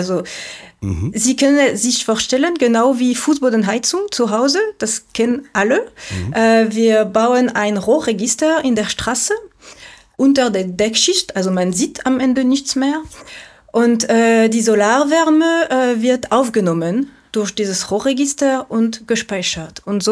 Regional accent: France; German is a second language; moved away as an adult; now in Germany; wie Sie es hören können, komme ich aus Frankreich. Vor 4 Jahren sind wir mit meinen Kindern in Deutschland umgezogen

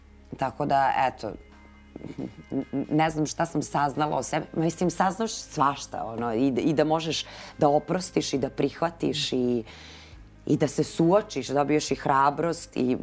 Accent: Stanišić, Vojvodina, Serbia; Ja sam inače sa sela, ja sam iz Stanišića, negde u svoje trećoj, četvrtoj godini sam se preselila u grad.

